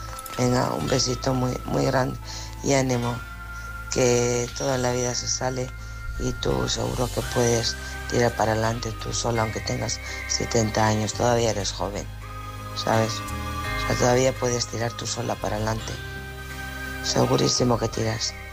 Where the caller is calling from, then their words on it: Alcorcón, Community of Madrid, Spain; de Alcorcón.